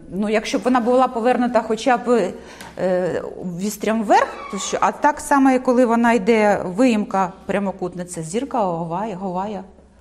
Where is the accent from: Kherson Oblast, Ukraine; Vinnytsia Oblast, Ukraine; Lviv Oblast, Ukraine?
Kherson Oblast, Ukraine; Hola Prystan; Да, так само і в моєму рідному місті Гола Пристань, як святкували День Незалежності